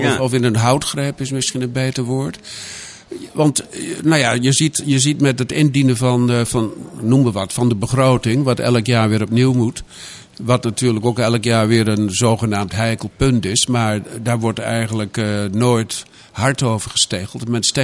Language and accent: Dutch; Netherlands; Waarop wij als Nederlander trots kunnen zijn.